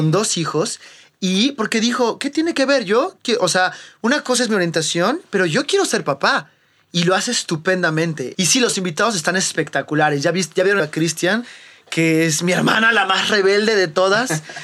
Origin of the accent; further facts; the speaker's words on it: Mexico; moved away; Yo soy una mexicana que vive fuera de México, pero porque eso, también México es un país de emigrantes, ¿no?